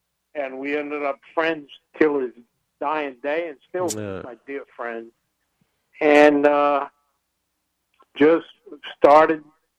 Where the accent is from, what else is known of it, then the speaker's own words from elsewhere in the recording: Pawtucket, Rhode Island, United States; I grew up in Pawtucket, Rhode Island.